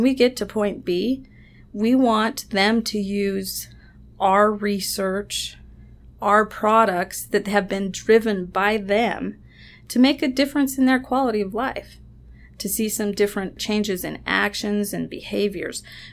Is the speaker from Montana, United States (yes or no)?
no; Nevada, United States; I grew up on the Walker River Reservation. My parents moved there when I was 4 years old.